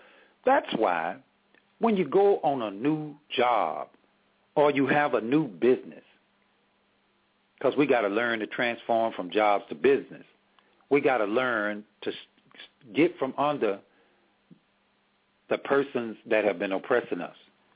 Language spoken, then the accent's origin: English; Laurel, Mississippi, United States; Yes, I was born and raised in Laurel, Mississippi. That's the city.